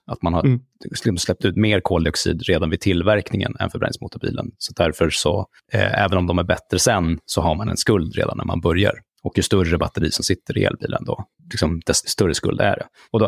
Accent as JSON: {"language": "Swedish", "town": "Luleå", "region": "Norrbotten County", "country": "Sweden", "accent": "Norrland", "said": "Nu lyste min norrländska genom till fara. Jag är faktiskt från Luleå från början, även om det inte hörs annars."}